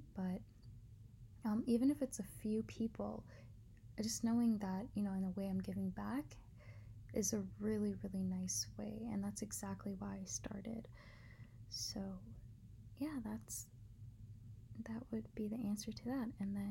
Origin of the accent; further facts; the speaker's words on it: United States; I'm Asian American, born in Asia, but I was raised here in America.